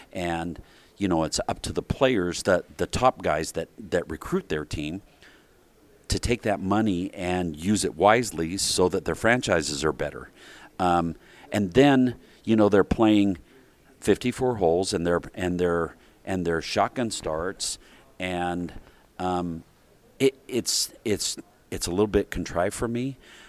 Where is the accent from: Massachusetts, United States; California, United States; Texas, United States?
California, United States; San Diego; You know, growing up in San Diego, I appreciated everything that Phil's been able to do.